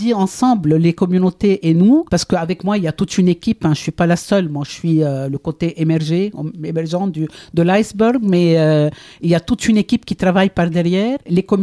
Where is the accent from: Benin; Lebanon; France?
Lebanon; Alors, moi, je suis libanaise, je viens du Liban.